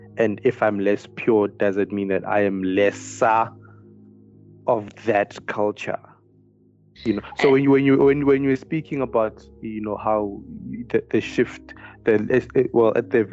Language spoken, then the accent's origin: English; Johannesburg, Gauteng, South Africa; I am technically umXhosa, but I grew up in Joburg. I grew up totally outside of that language and that culture.